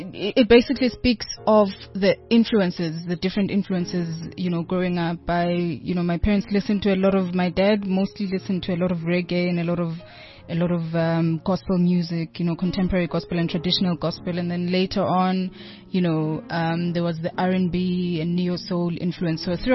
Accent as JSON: {"language": "English", "town": "Mkhuthu", "country": "South Africa", "tie": "born or raised there", "said": "Because I grew up in Mkhuthu, you know, in the rural areas."}